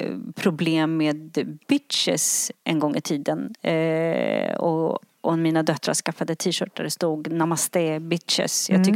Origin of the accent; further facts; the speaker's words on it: Sweden; jag är tillsammans med en engelsman och han tycker att vi i Sverige inte förstår